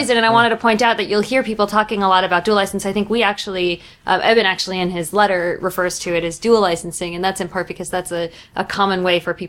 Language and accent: English; New York, United States; I'm a New Yorker, and so we always interrupt each other when we discuss.